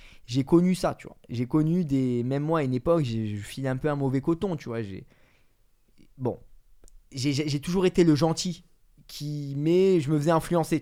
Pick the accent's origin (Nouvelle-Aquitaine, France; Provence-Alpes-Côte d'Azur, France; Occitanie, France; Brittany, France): Provence-Alpes-Côte d'Azur, France; Marseille; j'ai grandi à Noailles. C'était le foot dans les quartiers nord le dimanche matin